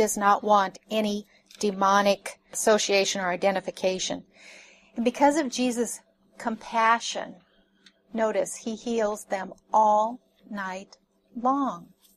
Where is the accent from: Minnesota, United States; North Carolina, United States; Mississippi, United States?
Minnesota, United States; I grew up in Minnesota, and we have lakes bigger than the sea.